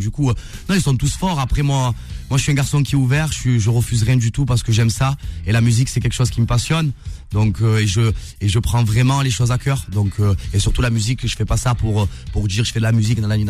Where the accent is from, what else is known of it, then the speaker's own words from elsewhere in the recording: Tunisia; moved away; j'aime mon pays, j'aime la Tunisie. Attention, je suis un Tunisien, je suis fier de l'être. Mais ça fait très longtemps que je suis pas allé en Tunisie